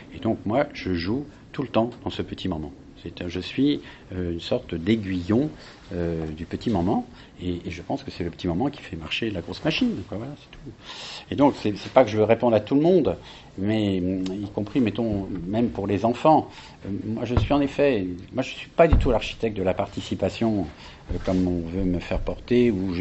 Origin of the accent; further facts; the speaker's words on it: France; comme moi je suis français